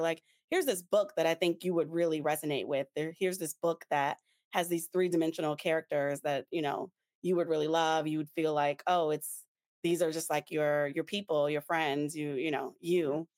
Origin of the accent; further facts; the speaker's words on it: New Orleans, Louisiana, United States; I think this is absolutely just being that I'm from New Orleans